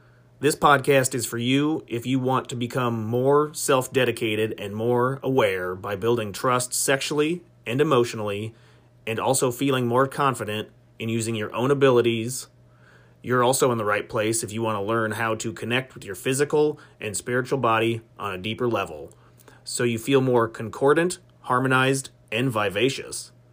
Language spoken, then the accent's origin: English; Iowa, United States; I'm from the United States in Iowa.